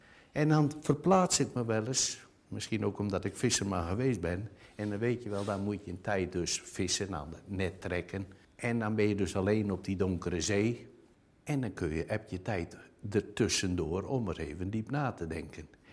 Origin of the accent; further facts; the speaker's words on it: Urk, Flevoland, Netherlands; ik kom dus oorspronkelijk uit Urk, ik was visserman.